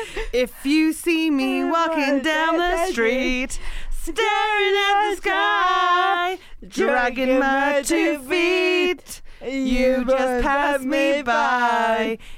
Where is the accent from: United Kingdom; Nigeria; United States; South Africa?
United Kingdom; South East England; I'm from Hampshire.